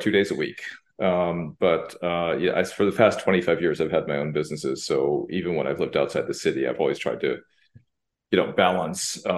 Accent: Manhattan, New York, United States; Born and raised in Manhattan. I'm a native. Went to school through high school. Then I went up to Cambridge, Massachusetts for college. Came back to New York.

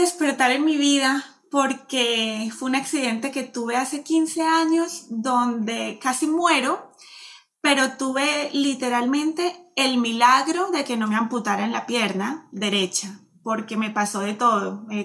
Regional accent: Medellín, Antioquia, Colombia; es una colombiana, yo soy de Colombia, nací en Medellín, tengo 38 años, ya cumplo 39 este año.

